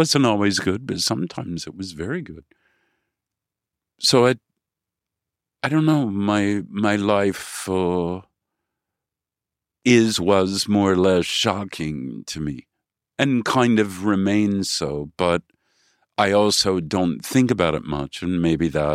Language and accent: English; Benton, Illinois, United States; I mean, I grew up in Benton, Illinois.